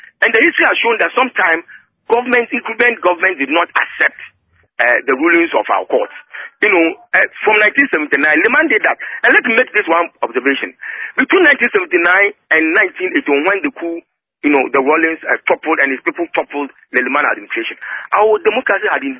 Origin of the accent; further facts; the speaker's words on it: Ghana; because, you know, I'm a Ghanaian. I'm over 50 years. I have three kids